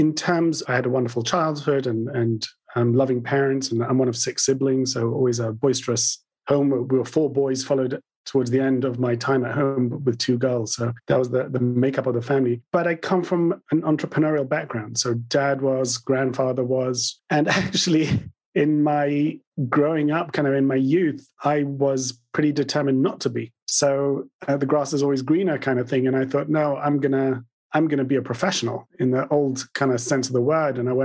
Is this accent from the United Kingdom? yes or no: yes; London, United Kingdom; accent: London; also born or lived in California; So I was born in London, and I still have the remnants of a London accent. My parents were born in London, but at a young age, I moved to California. And actually, I was a toddler around Palo Alto as my dad studied at Stanford and then worked for a short while at HP.